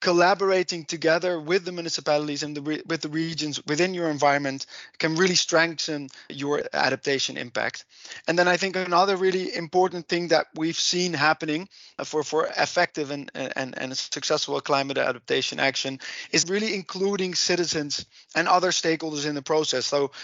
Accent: Netherlands; accent: Dutch; English is a second language; Sorry if I don't pronounce it properly with my heavy Dutch accent

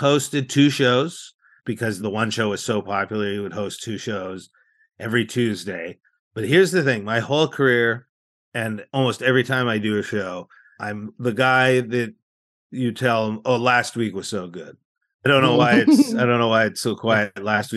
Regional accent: Calgary, Alberta, Canada; I'm from Calgary, Alberta, and I was born and raised there

